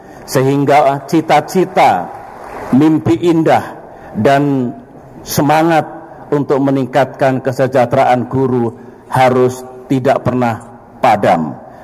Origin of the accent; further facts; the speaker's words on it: Pacitan, East Java, Indonesia; Saya lahir di Pacitan, kota yang kecil, terbelakang waktu itu, tandus, masyarakatnya miskin. 20 tahun saya ada di kota itu